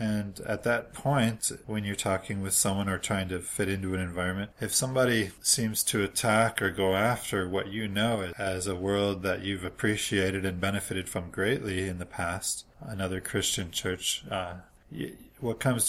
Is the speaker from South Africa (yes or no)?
no; Minneapolis, Minnesota, United States; accent: Twin Cities; That is where my accent is from, by the way, the Twin Cities up there.